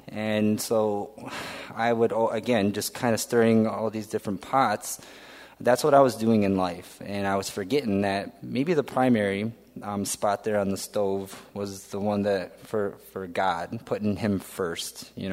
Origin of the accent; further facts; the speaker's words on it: Caro, Michigan, United States; I'm a small-town person, too. I'm from Caro